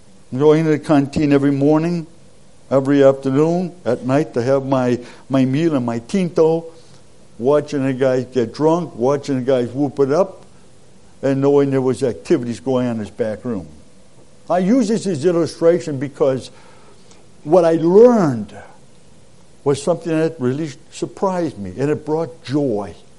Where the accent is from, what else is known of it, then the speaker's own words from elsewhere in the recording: United States; Where are you from? I said, from United States.